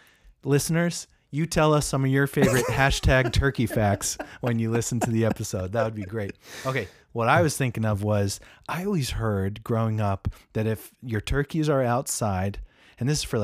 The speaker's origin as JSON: {"language": "English", "town": "Oregon City", "region": "Oregon", "country": "United States", "said": "We live in the same town. I'm from Oregon City, Oregon, which is part of Portland."}